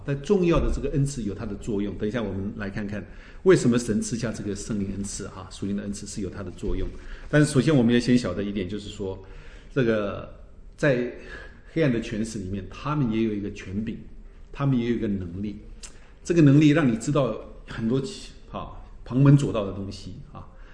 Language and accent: Chinese; Taiwan; 就像我们从中国来的，从台湾来的背景，就有很多拜拜的东西